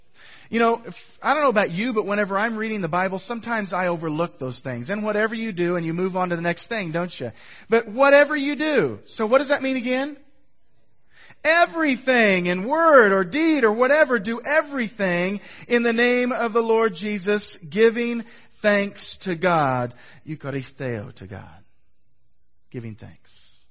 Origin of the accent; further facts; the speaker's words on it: Missouri, United States; I grew up in Northwest Missouri. I went to college in Northwest Missouri. And I was working as a chemist in Kansas City.